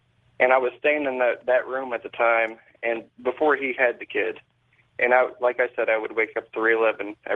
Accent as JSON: {"language": "English", "town": "Wood River", "region": "Illinois", "country": "United States", "said": "I'm from Wood River, Illinois."}